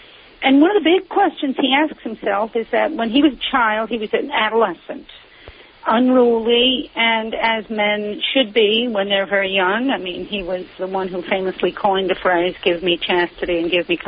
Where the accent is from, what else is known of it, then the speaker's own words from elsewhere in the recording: New York City, New York, United States; well, you know, if you are a New Yorker, and I'm a New Yorker, when you walk down the street